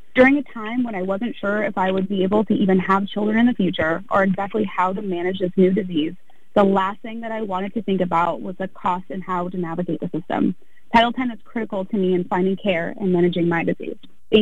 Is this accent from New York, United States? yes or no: no; Vancouver, Washington, United States; I'm from Vancouver, Washington